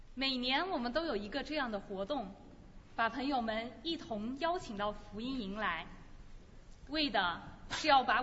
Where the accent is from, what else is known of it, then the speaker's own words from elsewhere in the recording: Kunming, Yunnan, China; now in Vancouver, Canada; 我们都从五湖四海来，来自中国不同的地方，就好像我是来自昆明，而少君弟兄呢，他是来自武汉，现今我们都在温哥华相聚了